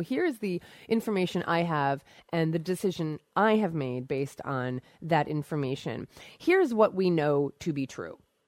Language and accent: English; Summit, New Jersey, United States; Beth, I grew up in Summit in Livingston, and my husband's from Randolph, so I know Morristown well and love it.